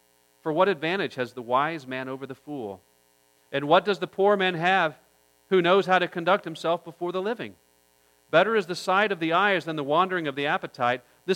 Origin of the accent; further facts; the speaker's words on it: Oklahoma, United States; When I was a child growing up in Oklahoma, every year the Lions Club of Norman would put on this carnival.